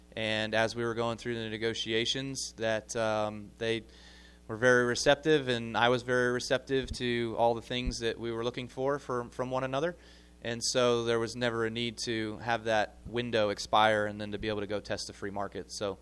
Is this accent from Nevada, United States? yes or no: yes; Las Vegas, Nevada, United States; I'm from Las Vegas.